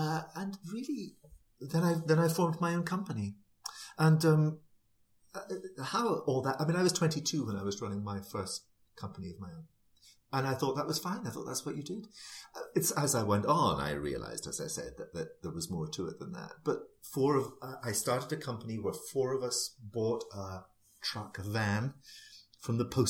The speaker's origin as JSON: {"language": "English", "region": "Scotland", "country": "United Kingdom", "lives_now": "United States", "said": "because although I'm British, if you are Scottish, you have it's a different viewpoint, right? It's two different countries glued together."}